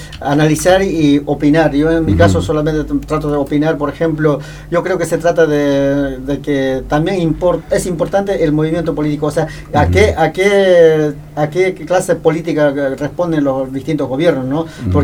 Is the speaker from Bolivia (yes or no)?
yes; Bolivia; No estoy muy informado siendo boliviano yo